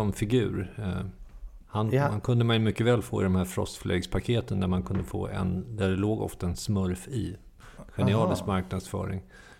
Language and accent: Swedish; Stockholm, Stockholm County, Sweden; Jag växte upp på Östermalm, det är väl det som är skillnaden.